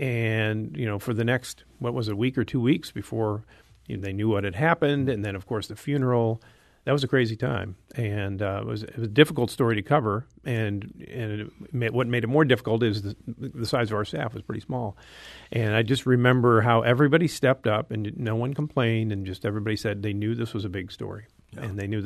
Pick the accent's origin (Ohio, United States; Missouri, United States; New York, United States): Missouri, United States; St. Louis; And I was at WILL in Champaign-Urbana prior to returning to St. Louis, which is my hometown, in 1995.